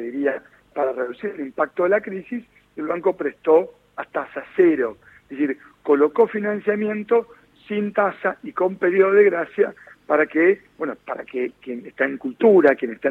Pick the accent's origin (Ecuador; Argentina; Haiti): Argentina; Santa Fe; yo soy santafesino